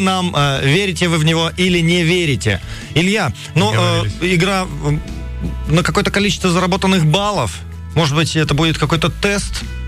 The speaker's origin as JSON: {"language": "Russian", "town": "Tomsk", "region": "Tomsk Oblast", "country": "Russia", "tie": "born or raised there", "said": "я родился здесь, я родился в Томске, и еще будучи школьником, я уже знал, что такое день радио."}